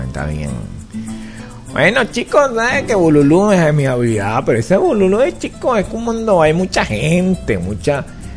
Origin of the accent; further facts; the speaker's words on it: Apure, Venezuela; Allá es del pueblo, allá donde yo soy, de Apure, por okay, allá.